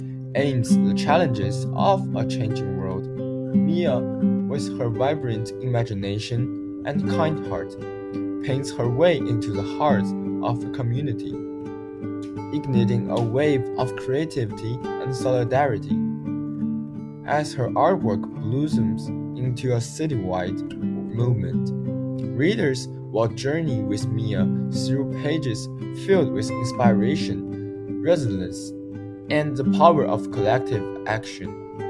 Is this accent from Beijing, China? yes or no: yes; Beijing, China; now in United States; I'm from Beijing, China. This is the second year I have stayed in the US.